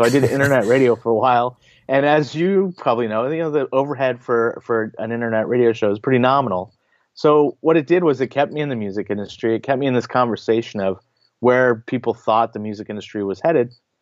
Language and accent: English; California, United States; I grew up in the Bay Area.